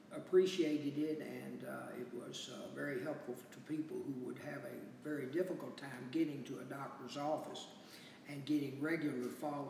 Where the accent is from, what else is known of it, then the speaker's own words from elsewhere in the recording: Bowling Green, Kentucky, United States; I'm from Bowling Green, and I graduated from Bowling Green High in 1969